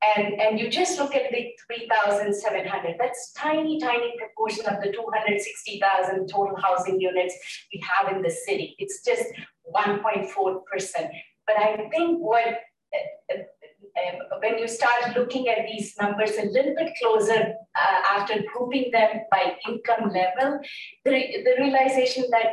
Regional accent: India; I grew up in India. We have a completely different definition.

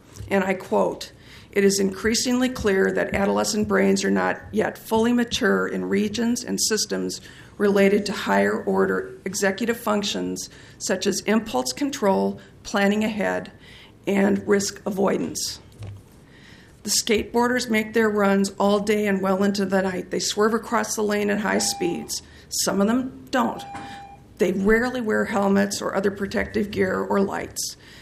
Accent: Portland, Oregon, United States; I'm from the Arlington Heights neighborhood.

